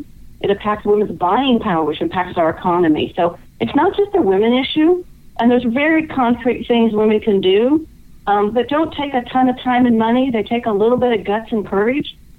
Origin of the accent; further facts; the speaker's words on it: California, United States; also born or lived in Wheeling, West Virginia; Most of my life I grew up in Southern California. I was technically born in Wheeling West, by God, Virginia.